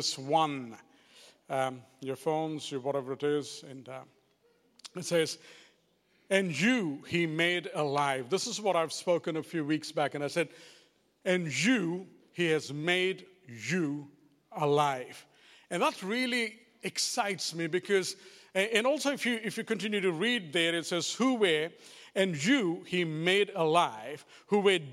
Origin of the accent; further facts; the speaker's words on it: India; because I come from India, I've known a few religions